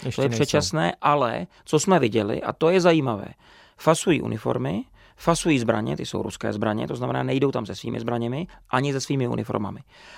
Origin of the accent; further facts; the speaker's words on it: České Budějovice, South Bohemian Region, Czechia; jsem Českých Budějovic, tak tam přišly jednotky